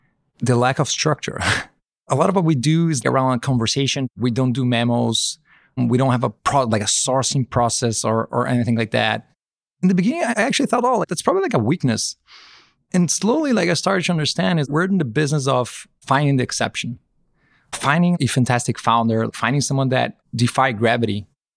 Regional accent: Brazil; I'm originally from Brazil and I started my company there.

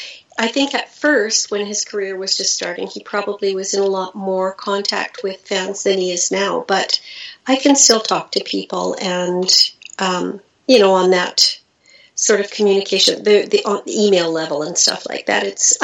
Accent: New York, United States; born there; I was born in New York to two musician parents.

